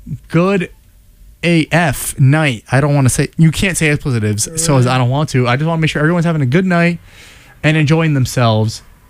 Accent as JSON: {"language": "English", "town": "Boston", "region": "Massachusetts", "country": "United States", "said": "I'm from Boston"}